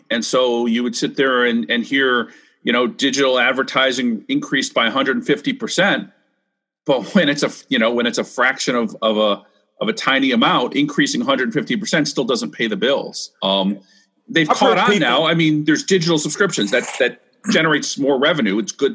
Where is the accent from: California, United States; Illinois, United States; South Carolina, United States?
Illinois, United States; Chicago; now in Baltimore, United States; I grew up in the Chicago area.